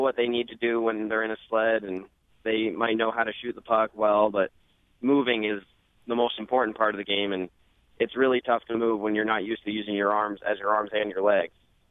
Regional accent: New Jersey, United States; Actually, there were, especially on the East Coast. I grew up in New Jersey.

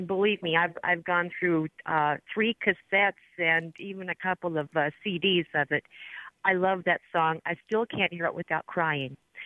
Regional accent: Oregon, United States; and I come from Oregon, and my father was also having some difficulty down in Wheatland, Oregon

